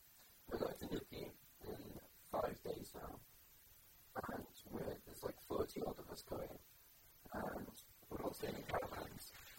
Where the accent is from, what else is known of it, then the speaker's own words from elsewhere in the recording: Barry, Wales, United Kingdom; I'm from Barry, which is in the south of Wales, and it's crap, and it's boring.